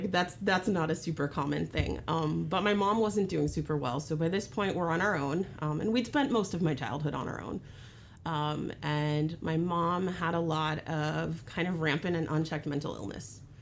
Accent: Oakland, California, United States; The street I grew up on in Oakland is a street that has pretty much one residential house on it. And that's the house I grew up in.

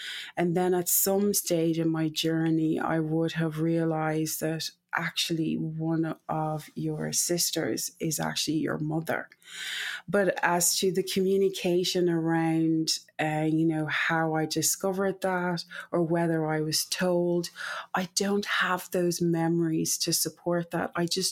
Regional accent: Kumasi, Ashanti, Ghana; born there; I was born in West Africa, Ghana, as far as I'm aware, I think I was born in Kumasi Hospital, which is not that far away from MIM in West Africa, Ghana.

